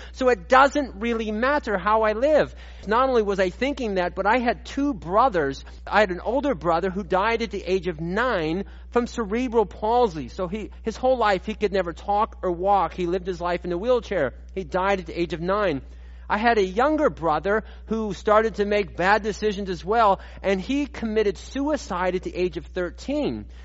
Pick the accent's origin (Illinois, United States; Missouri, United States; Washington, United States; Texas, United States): Washington, United States; Puyallup; I am a local here to Washington State, to the Pierce County region. I grew up here in the Puyallup area.